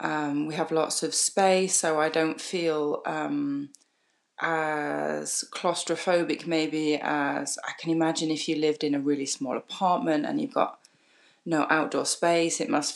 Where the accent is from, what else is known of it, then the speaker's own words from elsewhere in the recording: Leeds, Yorkshire and the Humber, United Kingdom; moved away as an adult; now in France; I'm originally from Leeds in Yorkshire. And I've been living in France now for nearly 6 years.